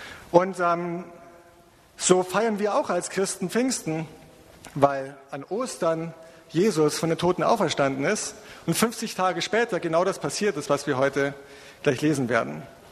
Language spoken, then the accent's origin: German; Munich, Bavaria, Germany; born there; als Münchner, als geborener Münchner in Bayern.